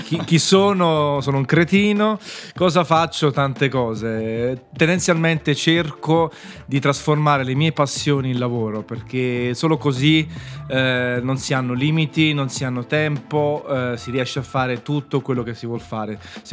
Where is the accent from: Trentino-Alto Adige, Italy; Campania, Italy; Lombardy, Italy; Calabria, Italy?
Campania, Italy; Naples; visto che sono napoletano, un po' questo è un cliché proprio, è un luogo comune